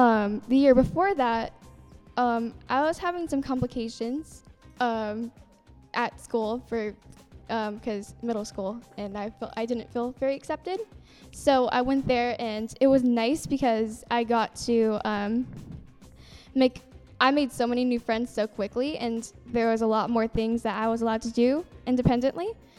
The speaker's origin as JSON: {"language": "English", "town": "Roseville", "region": "California", "country": "United States", "said": "I'm 14 years old. I am from Roseville, California, and I've been coming to EHC for 5 years."}